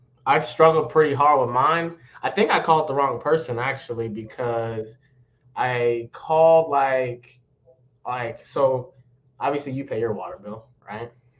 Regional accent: Wichita, Kansas, United States; So actually, yeah, I'm from Kansas

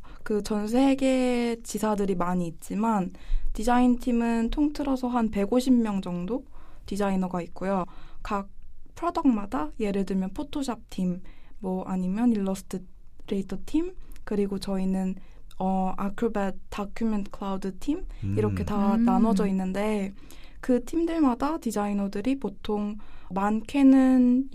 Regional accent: South Korea; 저는 쭉 한국에서 자라왔고 그리고 대학교도 한국에서 진학을 했어요.

